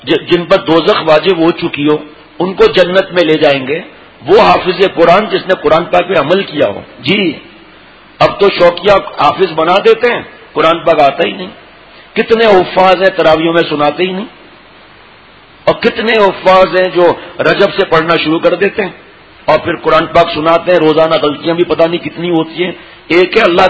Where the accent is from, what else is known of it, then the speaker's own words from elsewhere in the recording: Karachi, Sindh, Pakistan; ہم تو کراچی میں پیدا ہوا تو پڑھا بھی کراچی میں